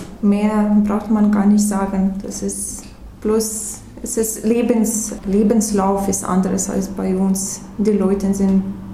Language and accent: German; Ukraine; born there; German is a second language; moved away; Ich bin in der Ukraine geboren und es ist egal, dass es viele Sachen dann nicht perfekt sind, aber das Land bleibt trotzdem immer wi